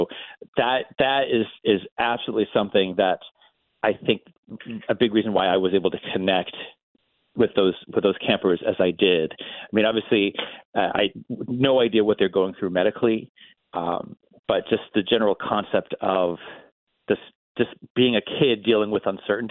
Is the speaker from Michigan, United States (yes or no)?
no; Northampton, Massachusetts, United States; his family attended the launch event here in my hometown of Northampton, Massachusetts.